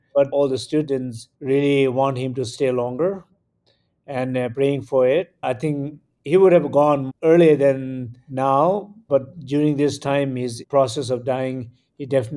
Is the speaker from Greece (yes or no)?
no; India; born there; So, well, I was born in India. My parents were left Tibet in 1959 when the Chinese took it over Tibet. So they flee there to India, and I was born there.